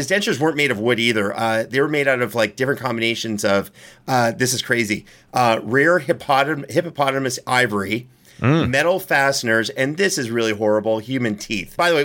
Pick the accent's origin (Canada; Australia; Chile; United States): Canada; But, I I'm from Canada. That's what we call like a Tuesday.